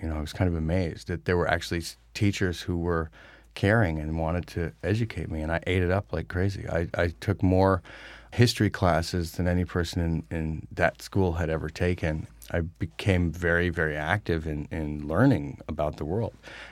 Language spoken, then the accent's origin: English; Pennsylvania, United States; also born or lived in New York City; In Pennsylvania, and then later in New York City.